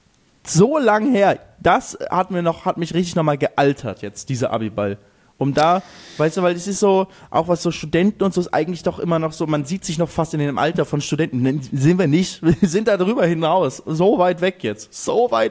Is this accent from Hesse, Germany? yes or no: no; Lübeck, Schleswig-Holstein, Germany; die gewinnen immer bei uns in Lübeck haben die immer den, gibt's immer alle Schulen treten gegeneinander so Leichtathletik